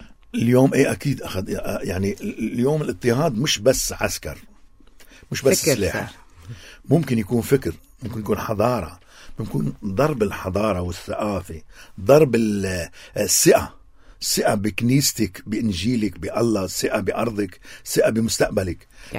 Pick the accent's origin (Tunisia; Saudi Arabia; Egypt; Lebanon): Lebanon; نحن عندنا بلبنان